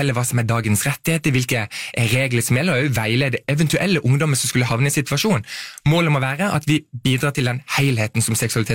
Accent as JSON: {"language": "Norwegian", "town": "Lista", "region": "Agder", "country": "Norway", "said": "Jeg kommer fra Lista, som sagt, det er det amerikanske Lista, nettopp."}